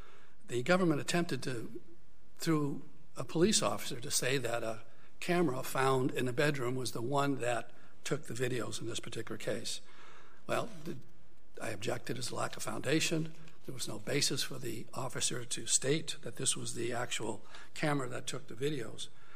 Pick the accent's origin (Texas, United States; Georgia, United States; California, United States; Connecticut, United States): California, United States; Fresno; I'm an attorney from Fresno, California.